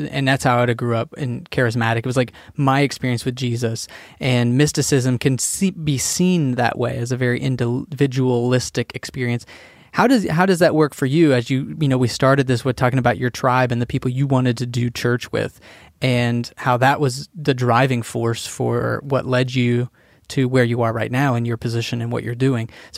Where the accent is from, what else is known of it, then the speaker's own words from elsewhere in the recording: Southern US, United States; I grew up in the Bible Belt